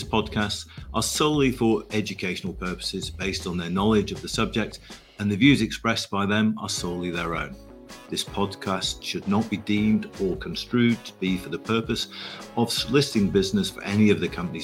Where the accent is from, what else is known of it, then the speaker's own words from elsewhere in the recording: England, United Kingdom; And I'm speaking as an Englishman.